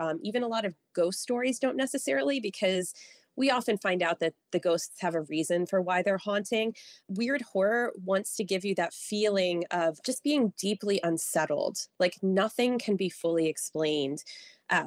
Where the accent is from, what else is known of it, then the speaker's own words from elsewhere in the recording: Maryland, United States; now in Wisconsin, United States; But I'm not originally from Wisconsin. I'm from the Mid-Atlantic. So when I moved here, I had to get used to these massive snowstorms